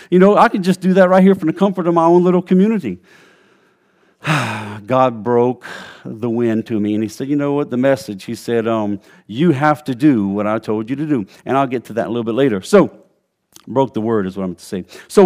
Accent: Louisiana, United States; Mike, I know you don't brag about it, but I'm from Louisiana, and we got some unique folk down there.

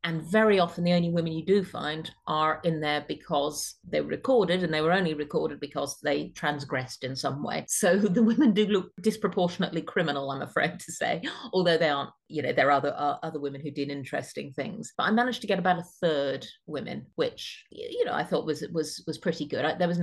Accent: Wales, United Kingdom; I wanted as many Welsh people as I could find, being Welsh myself and having a Welsh publisher.

